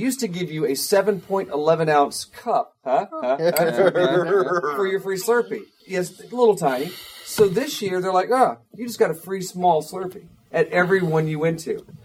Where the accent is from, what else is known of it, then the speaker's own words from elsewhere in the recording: North Carolina, United States; As it turns out, when I was growing up, I'm from North Carolina, there were 7-Elevens all around North Carolina.